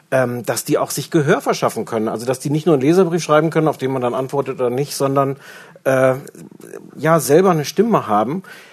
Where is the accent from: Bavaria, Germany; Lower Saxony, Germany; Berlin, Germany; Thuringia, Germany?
Lower Saxony, Germany; Osnabrück; Das war irgendwie wo das Krankenhaus ist, wo ich geboren bin, aber nicht, wo ich groß geworden bin. Und es ist dann einfach ein Vorort von Osnabrück.